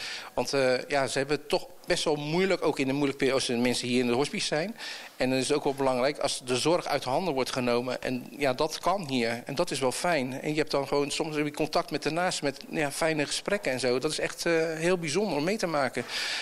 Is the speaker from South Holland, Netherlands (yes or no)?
yes; Bergschenhoek, South Holland, Netherlands; En ja, en ik kom dan zelf, kom ik uit Bergshoek.